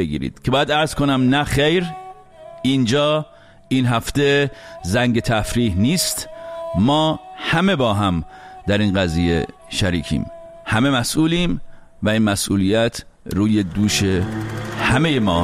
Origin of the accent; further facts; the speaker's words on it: Iran; بنده به عنوان یک ایرانی